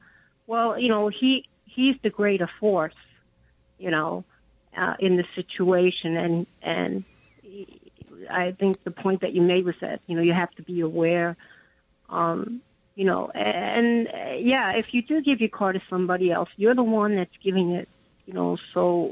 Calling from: Elmira, New York, United States; I'm calling from Elmira.

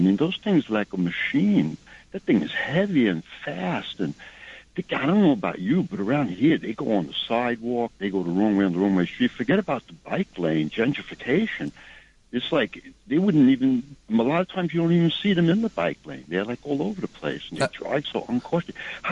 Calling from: New York City, New York, United States; I'm calling from New York City.

